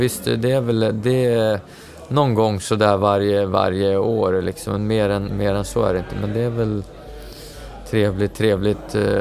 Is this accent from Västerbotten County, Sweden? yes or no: yes; Tavelsjö, Västerbotten County, Sweden; nu ska jag hem och köra igång försäsongen hemma i Taversjö